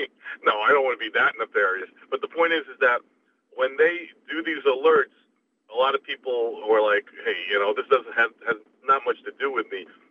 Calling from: New York, United States; Also from Nassau County. You just blanketed with Nassau County calls.

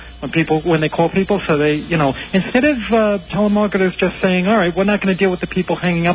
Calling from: Indiana, United States; Yes, I'm calling from Indiana with the conference call feature.

